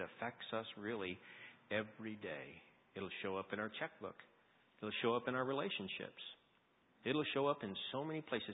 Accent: California, United States; And I was, as a Californian, I had my heater on, and I wore everything I owned there.

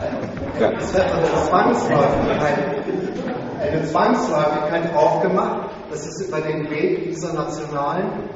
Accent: Rhineland, Germany; das muss ich mal als Rheinländer sagen

